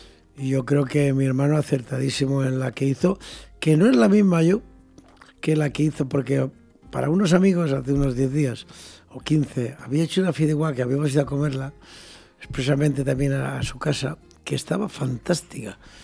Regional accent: Valencian Community, Spain; somos valencianos todos de aquí, de siempre

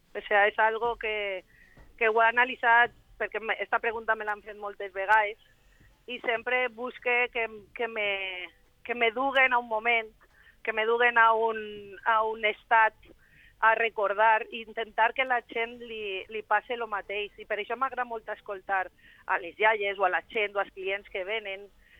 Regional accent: Castellar, Valencian Community, Spain; jo soc de Castellar i m'he criat davant d'un cap de carxofes.

